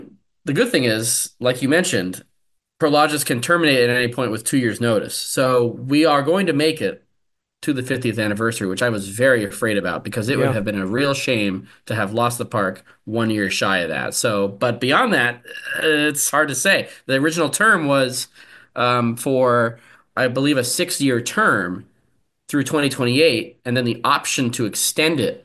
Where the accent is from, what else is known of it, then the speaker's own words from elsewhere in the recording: California, United States; As an enthusiast, as you know, growing up in the Bay Area, it's very confusing.